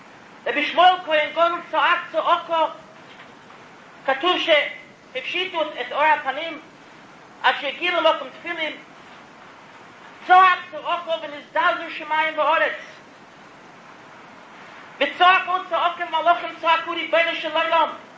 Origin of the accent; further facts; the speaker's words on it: United States; אני אמריקאי, אני יודע מה זה.